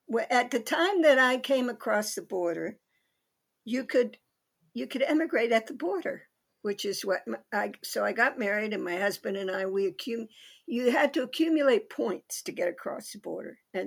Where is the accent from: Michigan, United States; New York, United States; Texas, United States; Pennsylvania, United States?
Pennsylvania, United States; Brentwood; also born or lived in Cincinnati; So I was born in 1946 in Cincinnati, Ohio, but soon my family moved to a little place called Brentwood that was near Pittsburgh, Pennsylvania, and that's where I grew up.